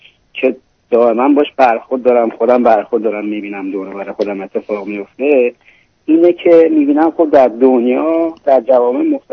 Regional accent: Iran; moved away; ما ایرانی ها که از ایران اومدیم،

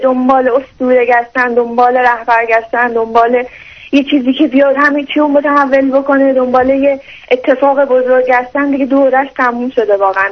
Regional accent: Iran; ما به عنوان یک ایرانی

